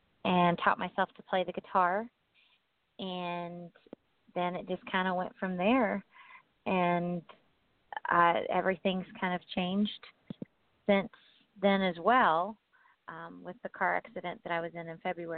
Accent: Texas, United States; now in Colorado, United States; I'm based out of the mountains in Colorado. I'm originally born and raised in Texas.

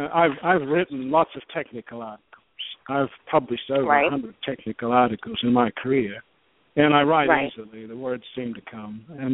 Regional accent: Australia; now in United States; I'm from Australia originally. A woman brought me to America, and I've lived here for over 30 years, actually, a long, long time. I was raised in a small country town in Australia.

